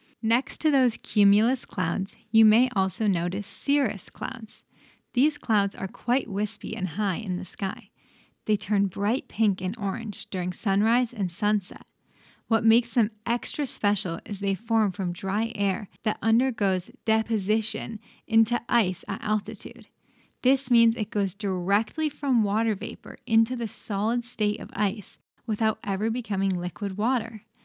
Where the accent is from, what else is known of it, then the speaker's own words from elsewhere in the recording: Vermont, United States; now in Homer, United States; When I was younger, I used to lay out in the fields of my home state of Vermont and just watch the clouds.